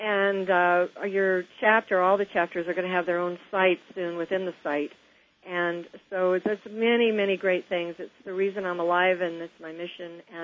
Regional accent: Bellevue, Washington, United States; And, of course, Bellevue is my hometown, and that's where I sold real estate for many, many years.

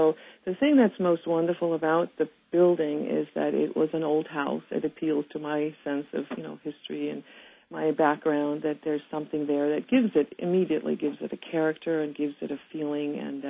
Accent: Heidelberg, Baden-Württemberg, Germany; now in United States; I was born and raised in Heidelberg, Germany, many, many years ago, in a very beautiful city. It was a gorgeous place to grow up, and I feel I'm very fortunate that I grew up in Europe, and now I'm able to live in this country.

